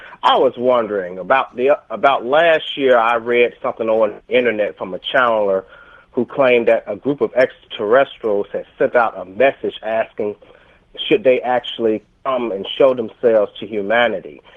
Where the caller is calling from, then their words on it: Tuskegee, Alabama, United States; I'm calling from Tuskegee, Alabama.